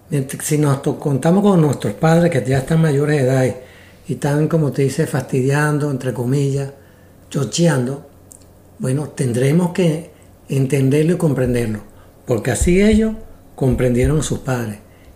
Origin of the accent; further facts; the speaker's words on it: Venezuela; En Venezuela, de donde yo soy, existe la costumbre de siempre pedir la bendición.